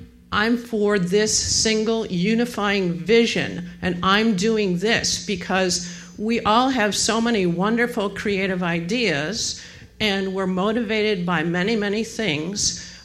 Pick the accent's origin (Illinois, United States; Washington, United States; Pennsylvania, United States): Illinois, United States; Chicago; I'm from Chicago.